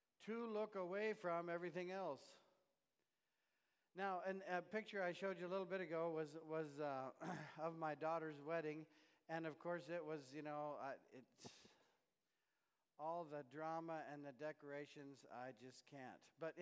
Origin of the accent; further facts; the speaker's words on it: Pennsylvania, United States; also born or lived in North Carolina / Iowa; I come from Pennsylvania, and before that, North Carolina, and before that, Iowa, and I think before that, heaven.